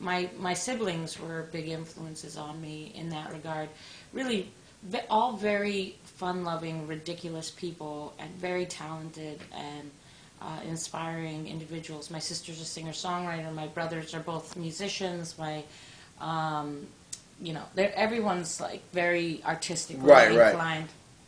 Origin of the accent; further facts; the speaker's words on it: Dobbs Ferry, New York, United States; also born or lived in Westport, Connecticut; I grew up in Dobbs Ferry, New York, and then I lived in Westport, Connecticut